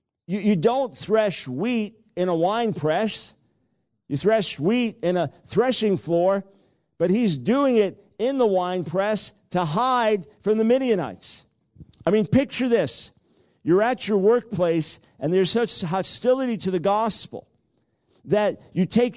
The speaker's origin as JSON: {"language": "English", "town": "New York City", "region": "New York", "country": "United States", "said": "Now look, I'm from New York City. That's where I was born. And I'm a New York Jew. And sarcasm runs in my blood."}